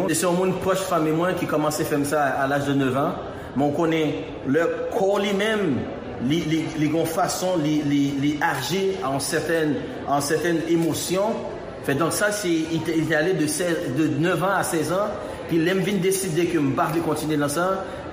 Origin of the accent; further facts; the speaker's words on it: Haiti; Me trouver en tant que haïtien, en tant que un garçon noir